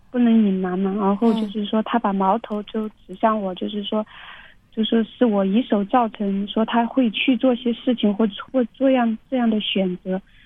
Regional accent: Hubei, China; 就是说我们两个是两个省份的人，我是湖北人，他是陕西人。

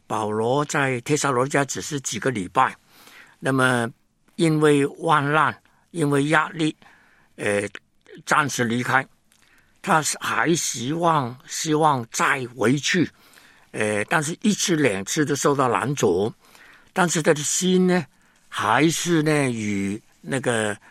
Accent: Hong Kong; Chinese is a second language; 因为他们晓得呢我是香港人哦

